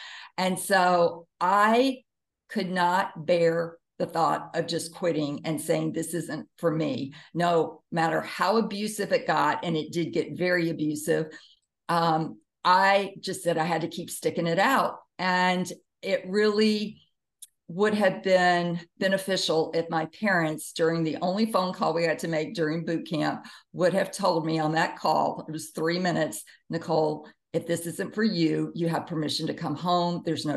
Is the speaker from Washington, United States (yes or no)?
no; Jackson, Mississippi, United States; Jackson, Mississippi. So I'm a Southern girl. I grew up in the South, the Bible Belt, really religious area, and also very conservative.